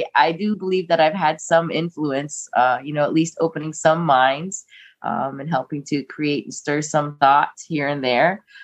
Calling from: Hamilton, Ontario, Canada; I am calling in from Hamilton, Ontario today, Canada.

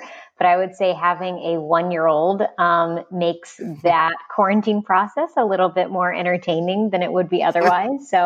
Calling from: San Jose, California, United States; Yes, I am calling from San Jose, California.

